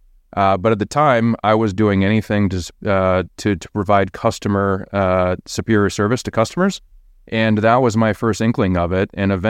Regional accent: Rochester, Minnesota, United States; born or raised there

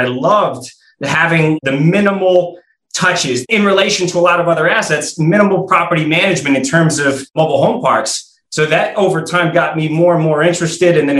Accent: Las Vegas, Nevada, United States; So 20 years in the industry now, I'm 41. I quit college. I grew up here in Vegas.

